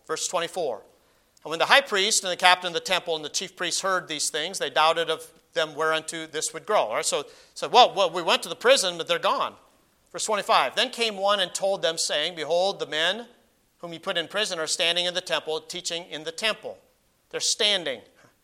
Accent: United States; born there; As an American, being born in this nation, I have a natural allegiance to the nation in which I was born.

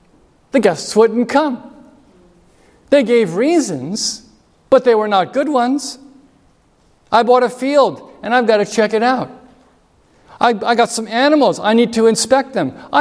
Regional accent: New Jersey, United States; I'm from New Jersey, so I was in a hurry, and I had to leave.

